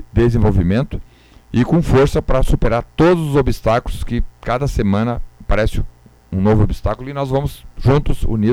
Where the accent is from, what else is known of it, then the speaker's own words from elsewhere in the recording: Erechim, Rio Grande do Sul, Brazil; now in Porto Alegre, Brazil; Eu moro aqui há 50 anos, nasci aqui em Erechim, sou erechinense, nasci em Erechim, moro em Porto Alegre há muitos anos, mas sou daqui.